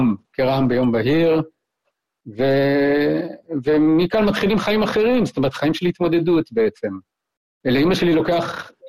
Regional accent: Palmachim, Central District, Israel; בזמן שהמלחמה פרצה אנחנו כבר היינו בקיבוץ אחר, אמא שלי התחתנה מחדש ועברנו לקיבוץ פלמחים על חוף הים.

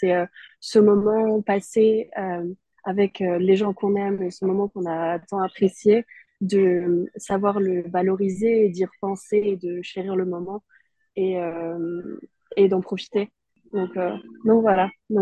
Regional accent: Southwest France, France; j'ai grandi dans le sud-ouest de la France avec des parents qui aiment beaucoup l'art

